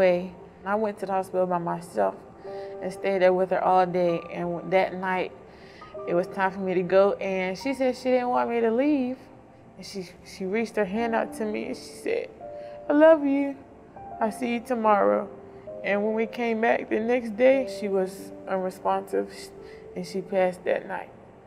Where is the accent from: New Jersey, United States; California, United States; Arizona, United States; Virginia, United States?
Virginia, United States; Clarksville; I grew up in Clarksville, Virginia. It's a small town. We probably got like two stoplights.